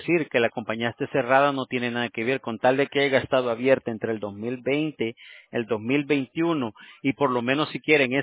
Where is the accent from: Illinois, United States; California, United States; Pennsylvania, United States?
California, United States; Yo soy de aquí, de California.